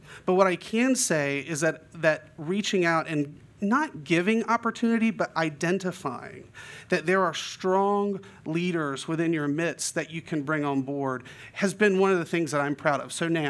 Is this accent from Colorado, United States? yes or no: no; North Carolina, United States; I'm from North Carolina, trained at Jefferson, so back and finished in 2007.